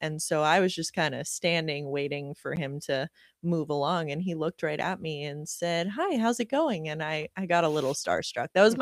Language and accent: English; Washington, District of Columbia, United States; born there; Well, see, the thing is, I was born in Washington, but I did not grow up a Caps fan.